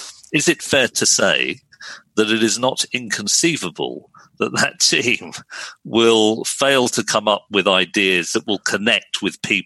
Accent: United Kingdom; I'm mixed race, I'm half Pakistani, half Welsh, it's quite an unusual combination. But the fact that I'm mixed race and grew up in 1980s UK with those experiences

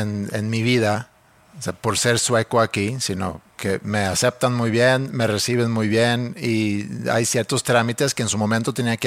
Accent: Allende, Mexico; soy de Allende.

